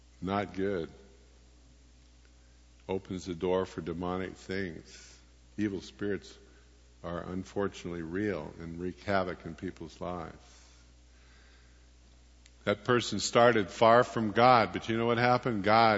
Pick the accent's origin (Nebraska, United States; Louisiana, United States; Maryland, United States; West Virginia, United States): West Virginia, United States; Bluefield; went to the candlelight communion service of the Episcopal Church in my hometown in Bluefield, West Virginia.